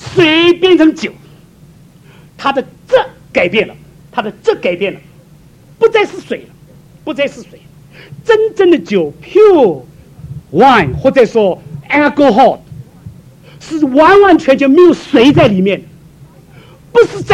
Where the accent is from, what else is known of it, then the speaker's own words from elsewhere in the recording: Shaoxing, Zhejiang, China; 我是浙江绍兴人，我们的家乡酒最有名